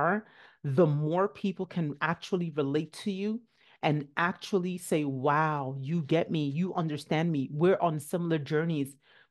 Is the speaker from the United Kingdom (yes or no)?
no; Nigeria; as a Nigerian, you're not allowed to talk about how your parents hurt you